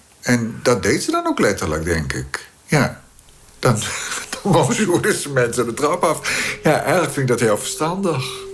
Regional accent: Utrecht, Netherlands; Ik woonde altijd in Utrecht als kind. En dan gingen we naar de doopsgezinde kerk op zondag.

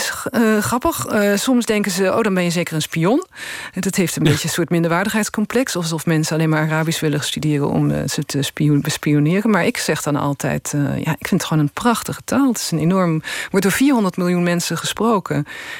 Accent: Limburg, Netherlands; first language Limburgish; waarom zou ik moeten kiezen tussen mijn moedertaal Limburgs en mijn vadertaal Nederlands?

